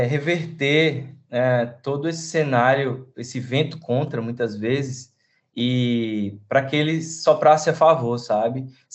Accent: Northeast Region, Brazil; a gente, como nordestino, a gente talvez tenha uma empatia muito peculiar aqui nossa

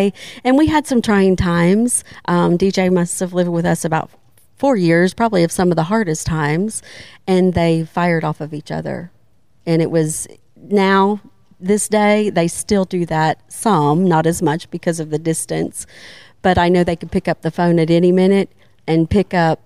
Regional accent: Ohio, United States; moved away; when I moved here from Ohio originally.

